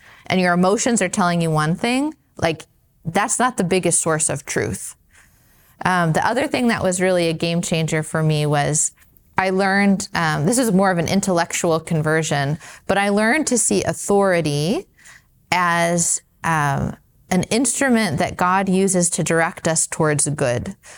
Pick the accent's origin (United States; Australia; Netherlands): United States; Denver, Colorado; So I met our sisters when I was in high school. I'm from Denver, and I was first drawn to our apostolic life.